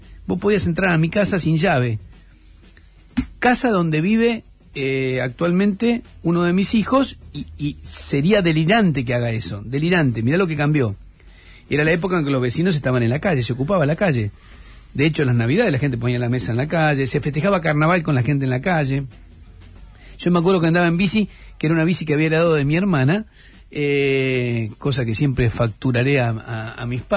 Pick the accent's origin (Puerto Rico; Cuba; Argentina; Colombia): Argentina; Rosario, Santa Fe; soy de Rosario y tengo todavía una vinculación muy fuerte, porque tengo no solo familia en Rosario, sino tengo a muchos amigos.